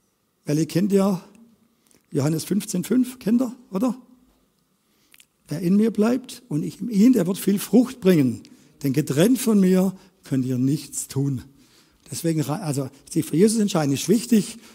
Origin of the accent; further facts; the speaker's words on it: Baden-Württemberg, Germany; born there; ich komme gebürtig aus der Reutlinger Ecke